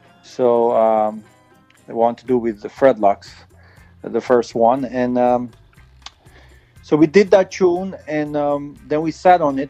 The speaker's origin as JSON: {"language": "English", "town": "Uppsala", "region": "Uppsala County", "country": "Sweden", "tie": "born or raised there", "said": "I grew up in Europe, you know, and reggae music was very influential where I was from, in Uppsala, in Sweden."}